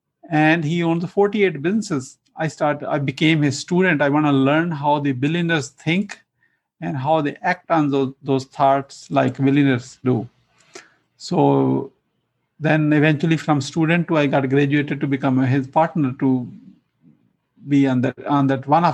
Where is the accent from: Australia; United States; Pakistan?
Pakistan; English is a second language; moved away; So from my accent, you can figure out I'm an immigrant. So immigrant over 25 years ago, originally from Pakistan.